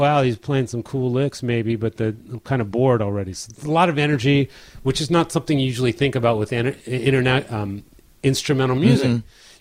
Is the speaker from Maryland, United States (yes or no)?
yes; Baltimore, Maryland, United States; I'm playing my hometown, Baltimore, Maryland.